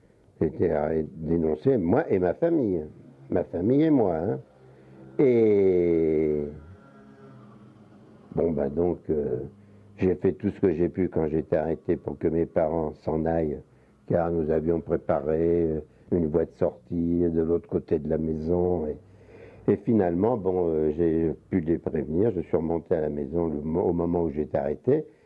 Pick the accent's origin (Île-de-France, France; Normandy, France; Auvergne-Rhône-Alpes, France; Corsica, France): Île-de-France, France; Paris; Moi, je suis parisien, j'étais là.